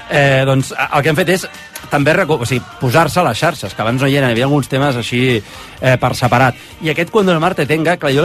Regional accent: Barcelona, Catalonia, Spain; Jo soc de Barcelona.

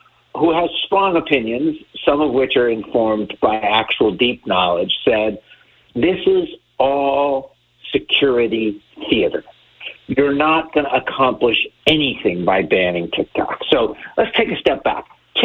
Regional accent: Miami, Florida, United States; now in Washington, United States; And I grew up in Miami, Florida.

